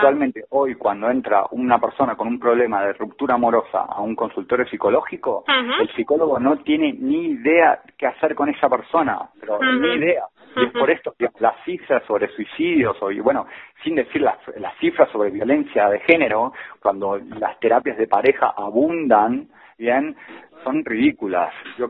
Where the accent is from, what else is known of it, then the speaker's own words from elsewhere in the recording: Uruguay; yo soy neurobiólogo y soy uruguayo.